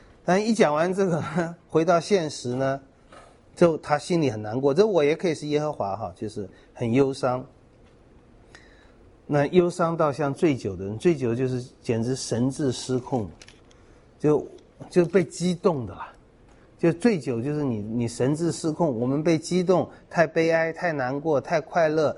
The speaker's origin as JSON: {"language": "Chinese", "country": "Taiwan", "tie": "born or raised there", "said": "我们小时候在台湾长大这段日子呢，是很惨的一段，越来越惨"}